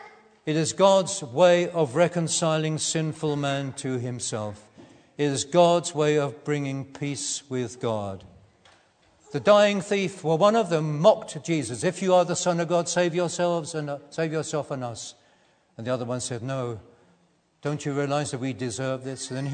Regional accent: Battersea, London, United Kingdom; It was a long time ago, when I was 17, there was a special service held in a church. I grew up in Battersea

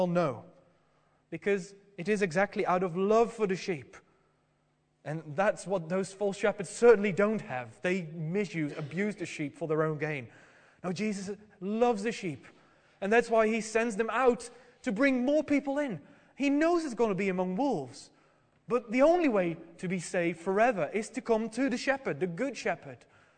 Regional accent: Netherlands; Now, well, from my home country, the Netherlands, I'm hearing it in the news a lot because nowadays wolves seem to have come back into the country

